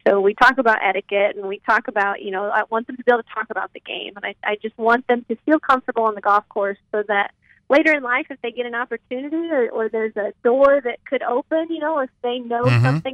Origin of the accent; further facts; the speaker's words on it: Missouri, United States; And so, I grew up in Missouri, and there was, of course, a fantastic journalism school at the University of Missouri.